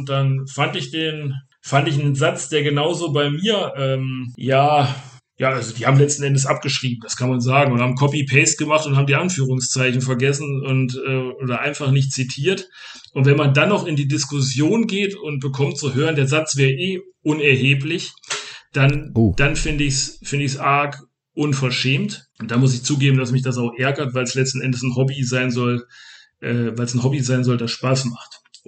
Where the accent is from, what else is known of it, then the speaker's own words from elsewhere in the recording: Hesse, Germany; Und dann treffe ich mich am Samstag noch mit jemandem aus Spangenberg, das ist ganz in der Nähe meiner Heimat.